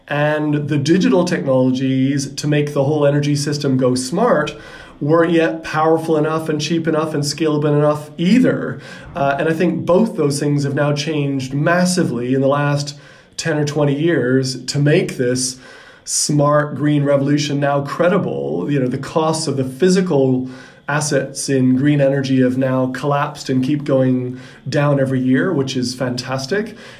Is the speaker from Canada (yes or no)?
yes; Canada; born there; accent: Canadian; moved away as an adult; also born or lived in Oxford; as you can probably hear by my accent, I'm a Canadian by birth, a technologist by training, but a commercial guy by career.